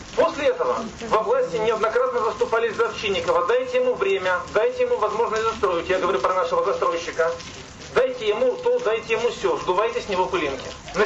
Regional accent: Arkhangelsk, Arkhangelsk Oblast, Russia; Мы вложились в родной город, потому что мы хотели здесь жить, здесь растить детей и внуков и развивать Архангельск и жить здесь самим. Мы патриоты родного города.

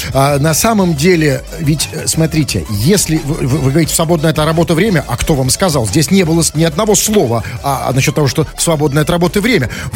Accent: Saint Petersburg, Russia; Я же из Петербурга.

